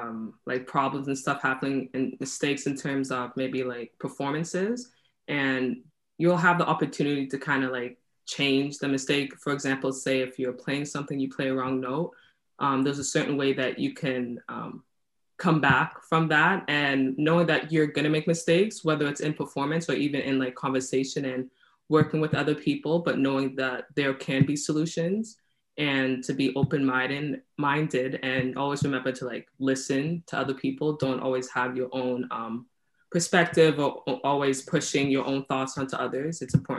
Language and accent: English; Canada; born there; Yes, I was also born in Canada.